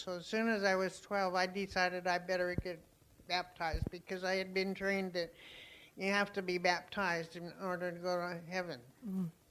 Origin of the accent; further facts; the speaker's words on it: Colorado, United States; born there; And anyway, I was born in Colorado. My parents were there.